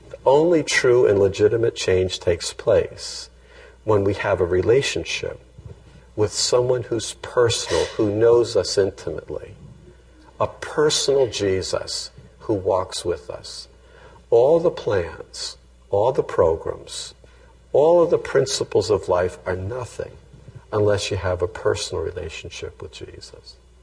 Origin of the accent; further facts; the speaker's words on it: Scotland, United Kingdom; Being Scottish, I was wondering about wearing one.